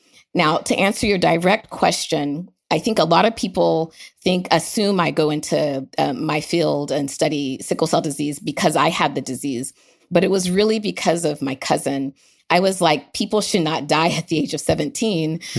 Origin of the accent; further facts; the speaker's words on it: Nigeria; now in United States; So I was born in Nigeria, so I consider myself Nigerian American, and I had a childhood where part of it was in Nigeria, part of it was in America, kind of went back and forth.